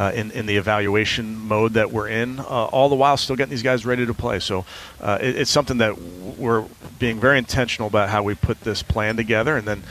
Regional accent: Philadelphia, Pennsylvania, United States; I grew up in Philadelphia watching the Eagles.

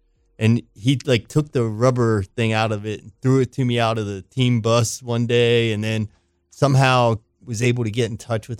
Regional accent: Pittsburgh, Pennsylvania, United States; now in Miami, United States; Originally from Pittsburgh.

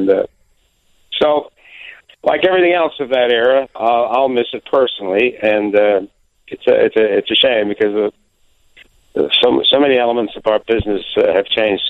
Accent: New York, United States; now in Connecticut, United States; people think I live in Chicago, but of course I live in Connecticut. But anyway, I'm from New York.

